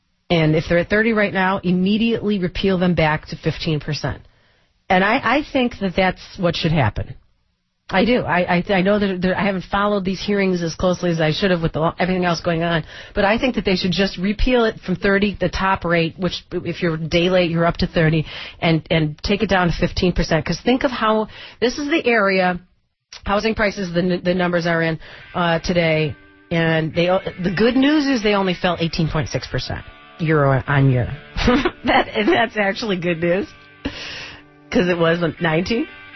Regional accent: Detroit, Michigan, United States; And I am live from Detroit, hometown Detroit, on their very important day here

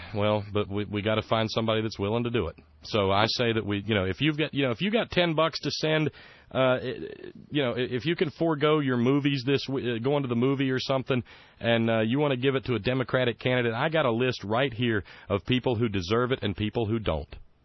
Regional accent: West Virginia, United States; But the fact of the matter is, he's been good at bringing stuff to West Virginia, and God knows West Virginia deserves it. We have been a third world country

